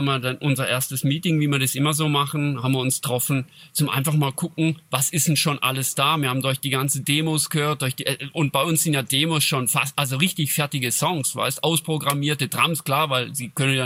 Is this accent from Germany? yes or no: no; Switzerland; aber bei uns in Schweiz, der Deutsch, gibt's das.